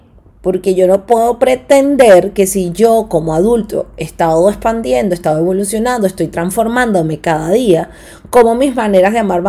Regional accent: Venezuela; now in Peru; En el momento que yo salí de Venezuela, me mudo a Perú

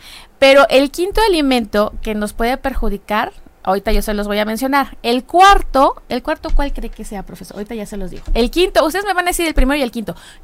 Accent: Mexico; Perdón, y eso que soy de México.

